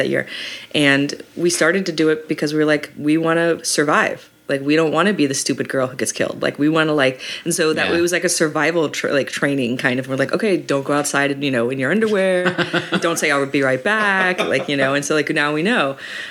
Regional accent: Las Vegas, Nevada, United States; moved away as an adult; now in Los Angeles, United States; Okay, so I'm from Las Vegas. I was born and raised in Las Vegas.

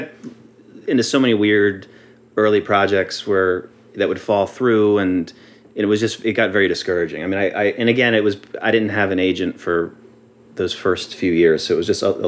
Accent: Ireland; So I went out and as like an Irish guy, I was like, oh, I better put on some suntan lotion because I'm going to be out in the heat.

